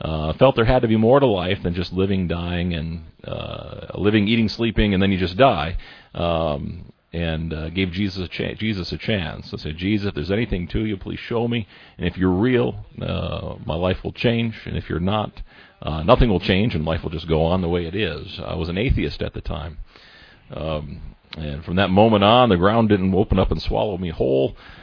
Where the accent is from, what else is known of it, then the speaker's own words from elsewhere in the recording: South Lyon, Michigan, United States; And that meant moving down to southeast Michigan, near Ann Arbor area. South Lyon was my hometown after that, and that's where I went to high school.